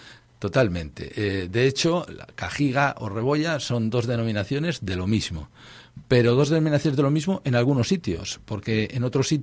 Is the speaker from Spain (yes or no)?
yes; Cantabria, Spain; accent: montañés; este caso le hemos querido hacer un guiño al patrimonio cultural inmaterial que supone nuestras palabras, nuestro dialecto montañés.